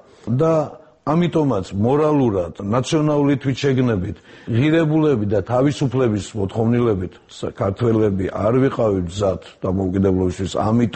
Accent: Batumi, Adjara, Georgia; მე ბათუმში გავიზარდე და უცხოელებად ართვლიდი პოლონელებს და ბულგარელებსაც კი

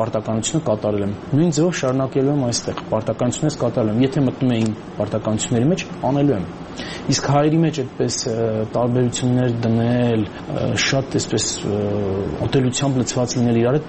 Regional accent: Yerevan, Armenia; moved away as an adult; also born or lived in United States; 31 տարի բնակվել եմ Միացյալ Նահանգներում, բայց միևնույն է, ես սկզբունքայնորեն Երևանցի եմ, Հայաստանցի եմ։

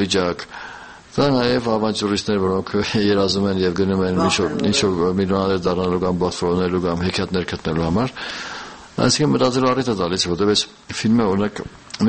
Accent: Georgia; երկուսը Վրաստանից ենք, Վրացահայ

